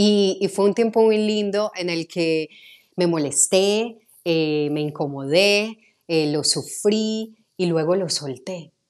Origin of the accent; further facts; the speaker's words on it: Medellín, Antioquia, Colombia; accent: Medellín; empecé a neutralizar mi acento de Medellín, que es bastante fuerte